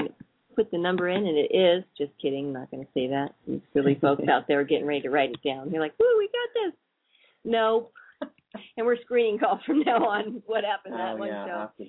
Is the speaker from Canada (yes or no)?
no; Oakland, California, United States; born there; Well, I was born in Oakland, so I know what you're talking about.